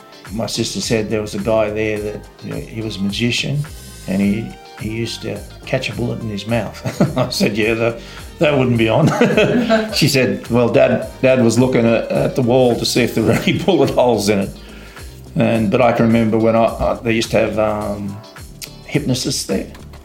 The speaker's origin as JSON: {"language": "English", "town": "Coonamble", "region": "New South Wales", "country": "Australia", "tie": "born or raised there", "said": "I was born in Coonamble. I've been here for 74 years."}